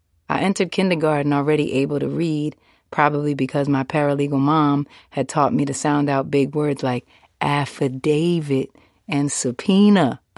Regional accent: New York City, New York, United States; I grew up near Times Square before it became Disneyland, during a time when Hell's Kitchen lived up to its name.

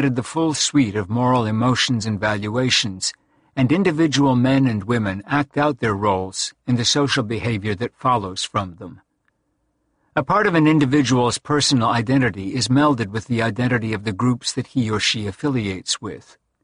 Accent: Canada; now in United States; As a Canadian expatriate in New England, I get to feel good twice.

